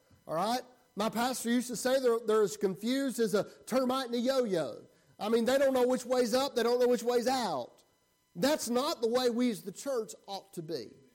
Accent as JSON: {"language": "English", "region": "the South", "country": "United States", "said": "Sorry. I'm from the South, all right?"}